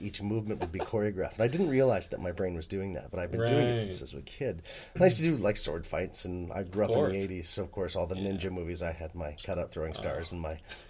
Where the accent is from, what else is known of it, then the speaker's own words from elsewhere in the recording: Calgary, Alberta, Canada; also born or lived in Banff; I was born in Banff, Alberta, and grew up in Calgary.